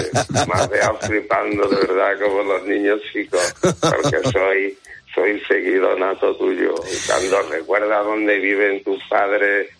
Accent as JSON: {"language": "Spanish", "town": "Seville", "region": "Andalusia", "country": "Spain", "said": "Yo no soy de nacimiento, yo soy sevillano, ¿no?"}